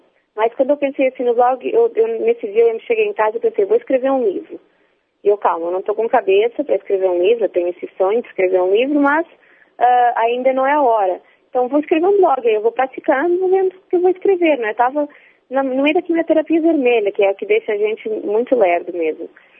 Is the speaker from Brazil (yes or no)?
no; Portugal; also born or lived in Rome, Italy; Eu sou portuguesa.